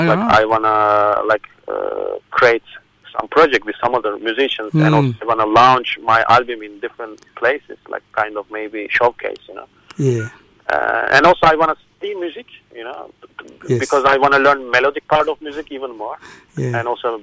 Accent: Turkey; English is a second language; as I come from Turkey, I was listening

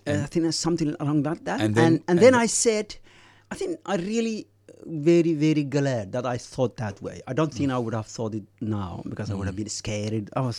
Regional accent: Somalia; who spoke to me also a bit that when I said I'm from Somalia

